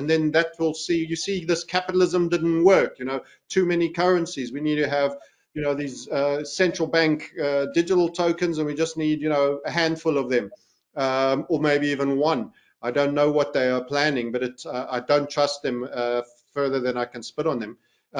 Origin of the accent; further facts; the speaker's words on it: South Africa; And I do feel my home state of South Africa will not be far off